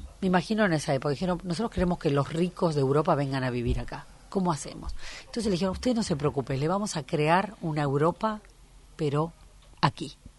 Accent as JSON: {"language": "Spanish", "country": "Argentina", "said": "Y es importante que nosotros como argentinos lo valoremos."}